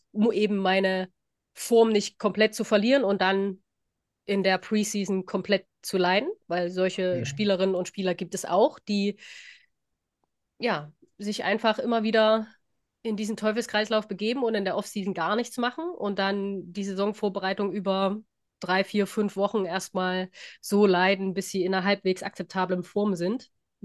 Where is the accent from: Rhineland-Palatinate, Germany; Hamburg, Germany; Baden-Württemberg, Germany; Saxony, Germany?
Saxony, Germany; Chemnitz; Ich bin aus Chemnitz